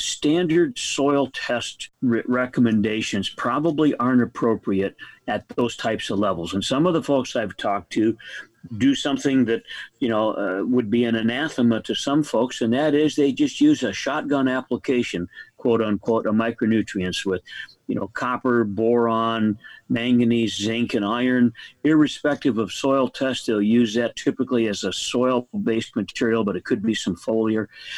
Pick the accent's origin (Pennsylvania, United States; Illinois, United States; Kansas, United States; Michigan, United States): Michigan, United States; moved away as an adult; I grew up in Michigan, but I moved out west when I started graduate school, and I've been out west my whole career